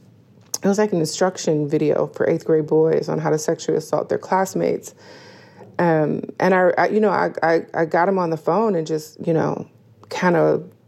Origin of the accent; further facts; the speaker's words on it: Detroit, Michigan, United States; like growing up in Detroit, you know, being at Chandler Park or Belle Isle